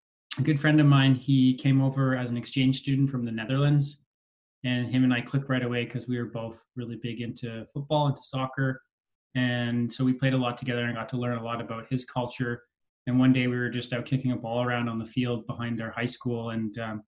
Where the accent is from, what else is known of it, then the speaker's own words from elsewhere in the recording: Deep River, Ontario, Canada; also born or lived in England; I grew up in, I moved from England when I was five and grew up in small town Ontario, Deep River, Ontario